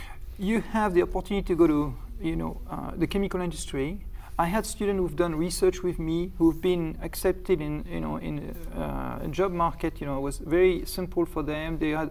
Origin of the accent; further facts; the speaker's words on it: Gien, Centre-Val de Loire, France; also born or lived in Dinan / Saint-Nazaire; Well, I was born in Dinan, and then we moved to a city called Gien.